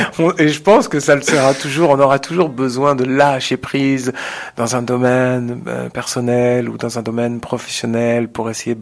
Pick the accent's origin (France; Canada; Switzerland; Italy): France; Perpignan, Occitanie; je suis de Perpignan.